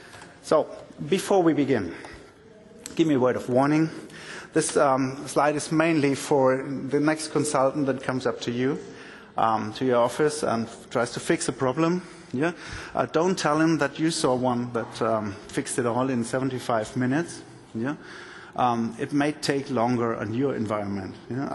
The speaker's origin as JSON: {"language": "English", "country": "Germany", "second_language": "English", "said": "currently I'm working for a Technidata IT service, which is in Karlsruhe in Germany, so excuse my accent."}